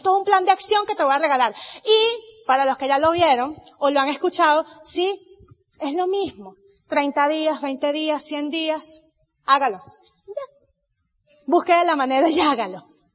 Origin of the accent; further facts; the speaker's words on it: Venezuela; Yo no puedo ponerme a lamentar porque yo soy de Venezuela.